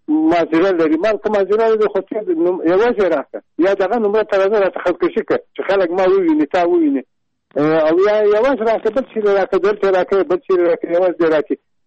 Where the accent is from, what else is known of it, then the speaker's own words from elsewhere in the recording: Nimruz, Afghanistan; now in Kabul, Afghanistan; ټلیفون مې د کابل نه کړی، اصلا زه د نیمروز ولایت یم.